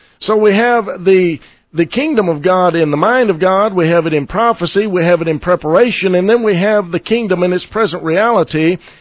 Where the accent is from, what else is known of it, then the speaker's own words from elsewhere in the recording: Stephenville, Texas, United States; from Stephenville, Texas.